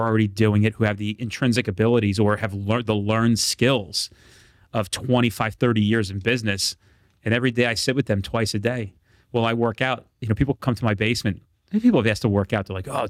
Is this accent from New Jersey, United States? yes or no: yes; New Jersey, United States; I speak with passion and emotion. I curse. I'm from New Jersey.